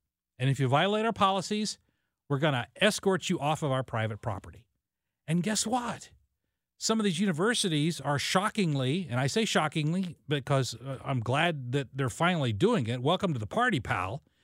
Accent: United States; To me, that's reprehensible as an American.

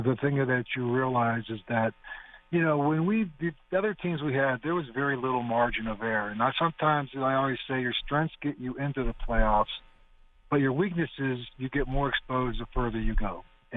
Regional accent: Pittsburgh, Pennsylvania, United States; I'm a normal guy. I grew up in Pittsburgh.

